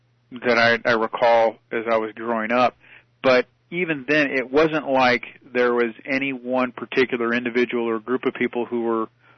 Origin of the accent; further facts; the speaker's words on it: Paramount, California, United States; I was born in Linwood and grew up predominantly in Paramount, which is right next to Compton.